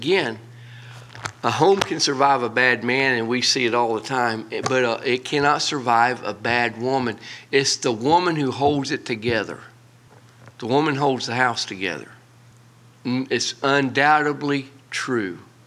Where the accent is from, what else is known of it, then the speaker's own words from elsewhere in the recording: Polk County, United States; You know, I'm just from Polk County.